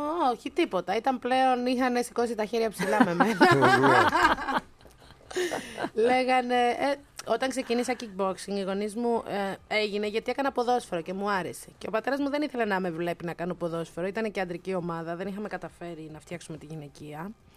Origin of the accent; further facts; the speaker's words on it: Missolonghi, Western Greece, Greece; Είμαι από το Μεσολόγγι εγώ, ρε παιδιά.